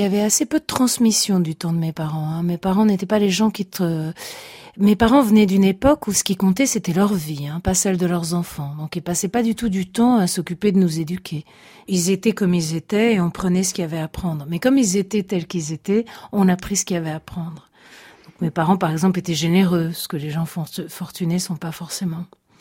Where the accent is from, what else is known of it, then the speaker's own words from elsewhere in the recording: Piedmont, Italy; la mère de ma mère, est française, était française. Toute la famille, évidemment, de ma grand-mère et de ma mère était un peu française. Nous sommes piémontais.